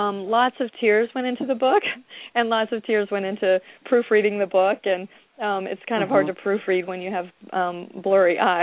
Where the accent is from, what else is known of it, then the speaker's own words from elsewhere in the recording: Richwood, Ohio, United States; now in Marion, United States; I had my first book signing in Richwood at a library there. That was my hometown and at the time of the accident.